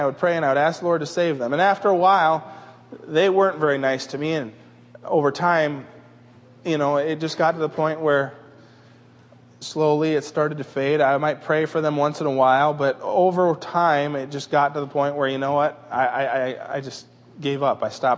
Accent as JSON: {"language": "English", "country": "Japan", "tie": "born or raised there", "said": "There were five boys I grew up with in Japan."}